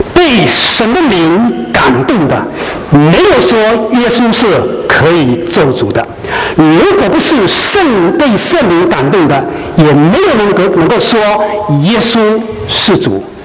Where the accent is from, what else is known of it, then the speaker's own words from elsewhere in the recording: China; 我们中国人所追求的，我们中国人所期望的